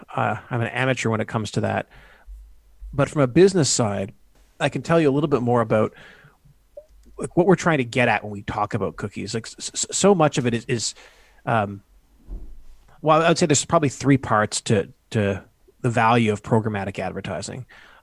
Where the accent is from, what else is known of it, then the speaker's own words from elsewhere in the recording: Canada; I grew up in Canada. I ended up going to business school down in the U.S. and then went back to Canada.